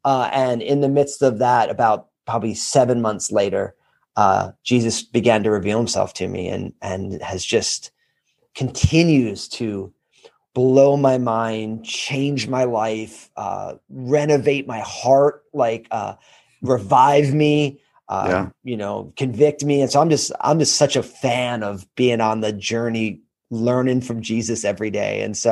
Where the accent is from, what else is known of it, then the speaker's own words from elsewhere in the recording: New Jersey, United States; I went to Rutgers in my home state of New Jersey.